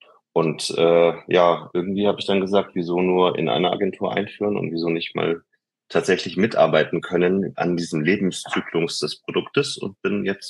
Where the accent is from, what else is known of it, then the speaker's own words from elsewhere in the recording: Munich, Bavaria, Germany; ich komme aus München.